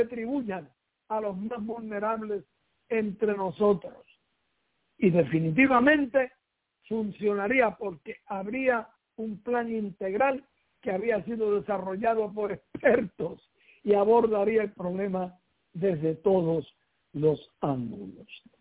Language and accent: Spanish; Puerto Rico; Que como dije, yo soy boricua, para que tú lo sepas.